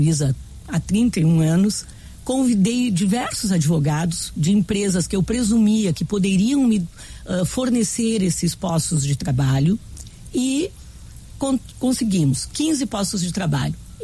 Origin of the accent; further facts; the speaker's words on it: Rio Grande do Sul, Brazil; nós fizemos do nosso jeito, como bons gaúchos que somos.